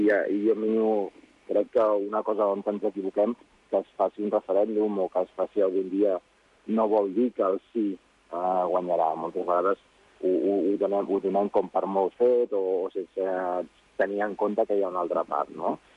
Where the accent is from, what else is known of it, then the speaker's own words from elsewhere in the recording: Catalonia, Spain; now in Turkey; saben que sóc l'espanyol, però al mateix temps saben que sóc català